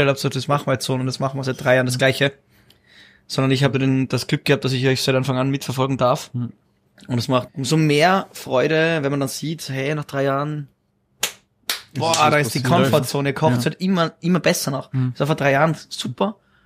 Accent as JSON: {"language": "German", "region": "Salzburg", "country": "Austria", "said": "Als Salzburger, danke vielmals dafür."}